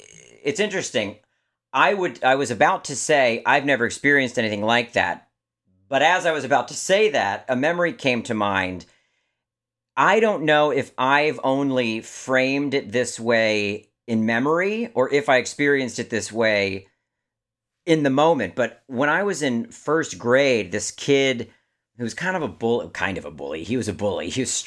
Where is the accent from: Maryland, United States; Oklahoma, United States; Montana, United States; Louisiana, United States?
Maryland, United States; I'm from Maryland originally